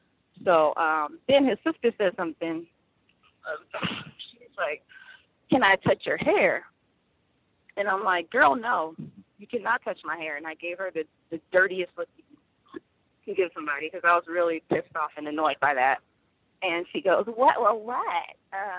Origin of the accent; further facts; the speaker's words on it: California, United States; I'm from Central Coast, California. I'm here to just share what happened.